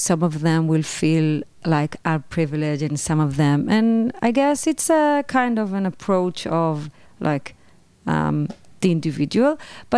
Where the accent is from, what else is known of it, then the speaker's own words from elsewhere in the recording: Beit She'an, Northern District, Israel; I would love to give some examples from my hometown called Beit She'an in the north.